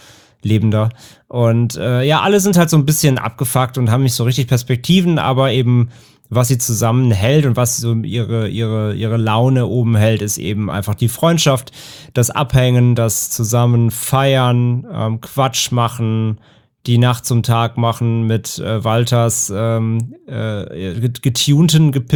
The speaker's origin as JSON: {"language": "German", "region": "Hamburg", "country": "Germany", "said": "gerade als Hamburger selbst oder als Hamburg-Fan"}